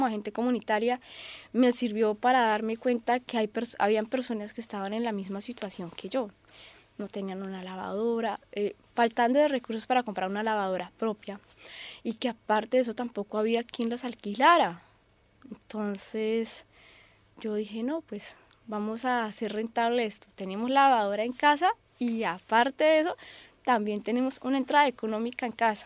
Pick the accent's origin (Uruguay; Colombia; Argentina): Colombia; Pues yo soy colombiana, vivo en Soacha, Altos de la Florida, y cómo es mi ciudad, mi barrio es muy bonito a pesar de todo, todas las cosas que le hacen falta.